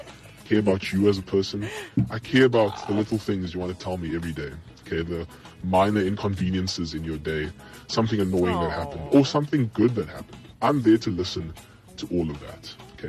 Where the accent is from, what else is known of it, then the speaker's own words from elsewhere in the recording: Cape Town, Western Cape, South Africa; I am 24 years old. I'm from Cape Town. Been here my whole life.